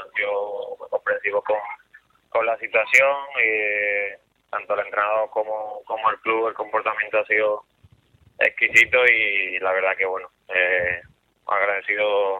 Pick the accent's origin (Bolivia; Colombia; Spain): Spain; Córdoba, Andalusia; aunque yo soy de Córdoba y vengo a Córdoba, mi vida la tenía en Elche